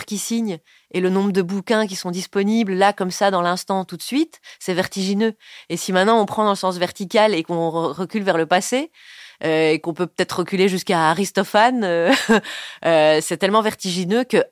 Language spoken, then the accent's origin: French; Belgium; peut-être c'est parce que je suis belge